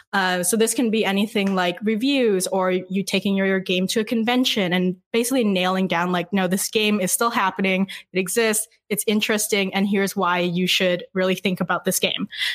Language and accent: English; Vancouver, British Columbia, Canada; But me personally, I'm actually from Vancouver, so here in Quebec, we speak a lot of French, which I do none of, which is unfortunate.